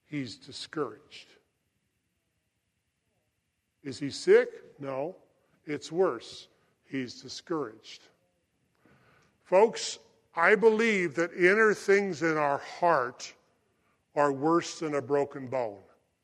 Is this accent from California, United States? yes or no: yes; California, United States; I grew up in Scott Valley, I know.